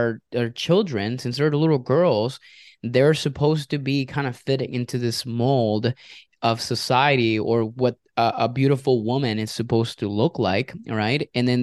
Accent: Venezuela; now in United States; I grew up in Venezuela in a really small town in South America. And I moved to the U.S. in 2009 to pursue my career here in nutrition.

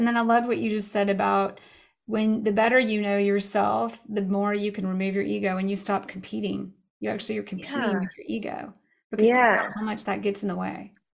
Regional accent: United States; I'm American, but like the ethnicity or the whatever, like it ain't happening.

